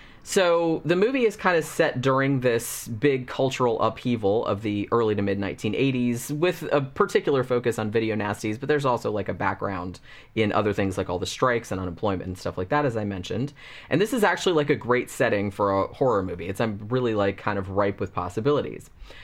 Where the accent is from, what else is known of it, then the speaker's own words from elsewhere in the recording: United States; Now, obviously, I grew up in the United States, but I was a kid during that same era.